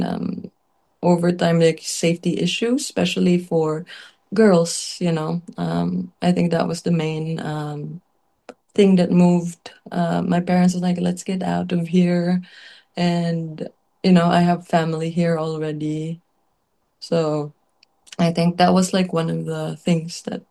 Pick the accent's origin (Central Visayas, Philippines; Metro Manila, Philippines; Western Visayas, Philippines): Western Visayas, Philippines; Jaro; We grew up in Haro, in Molo area.